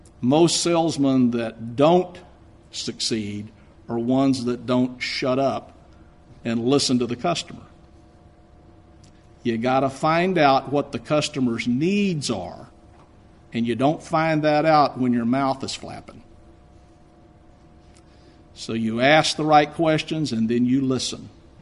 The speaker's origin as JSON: {"language": "English", "town": "Austin", "region": "Texas", "country": "United States", "tie": "born or raised there", "lives_now": "Chicago, United States", "said": "And if you didn't know by my accent, I'm not from Chicago. I've lived there for 10 or 11 years now. And my wife's a native Houstonian, and I'm a native of Austin."}